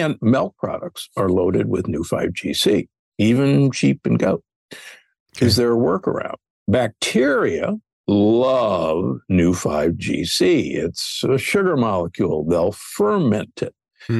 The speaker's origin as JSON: {"language": "English", "town": "Omaha", "region": "Nebraska", "country": "United States", "tie": "born or raised there", "said": "I grew up in Omaha, Nebraska, the beef state, side of beef for breakfast, lunch, and dinner."}